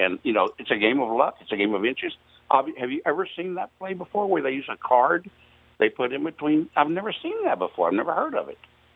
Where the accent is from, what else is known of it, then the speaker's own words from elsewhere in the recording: Dallas, Texas, United States; I grew up in the Dallas area, so I'm a Dallas fan.